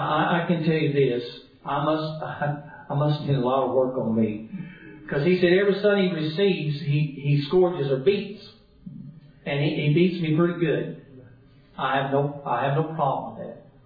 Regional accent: Dallas, Texas, United States; I grew up in Dallas, you know, had to put on those gym shorts

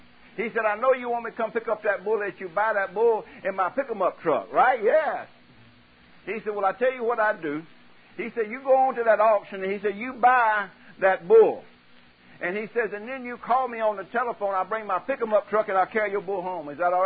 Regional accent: Alabama, United States; born there; now in Louisiana, United States; Because, see, I was born in Alabama, but I got saved and delivered. And God sent me to Louisiana.

